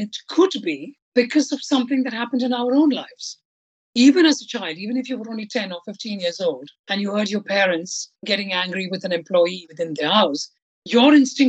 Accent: India; you and I grew up in India.

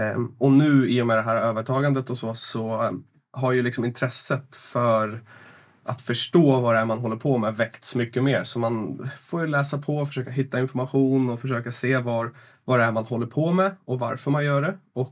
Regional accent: Järna, Stockholm County, Sweden; jag är uppväxt här i Järna. Mina föräldrar har haft drivit biodynamiskt jordbruk när jag var liten.

